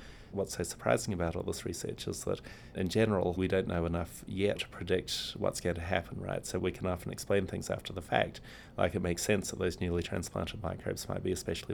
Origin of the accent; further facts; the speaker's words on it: New Zealand; So I'm from New Zealand originally